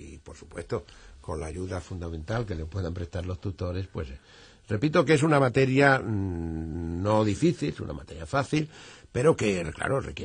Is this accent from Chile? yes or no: no; Spain; lo acataré con muchísimo gusto como español que soy